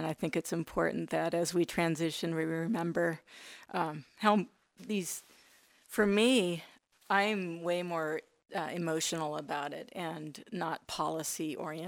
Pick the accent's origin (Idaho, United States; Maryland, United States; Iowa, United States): Idaho, United States; Sandpoint; I grew up in Sandpoint, and I remember as a family, we'd go out and we'd get firewood